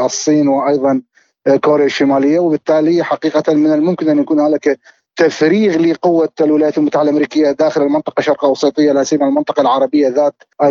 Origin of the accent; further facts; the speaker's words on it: Iraq; لا لم نرى جدوى نحن كعراقيين وكمتابعين وكمختصين من هذا الموضوع